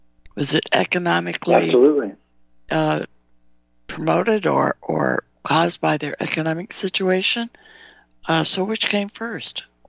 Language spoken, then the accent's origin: English; California, United States; And I remember growing up in California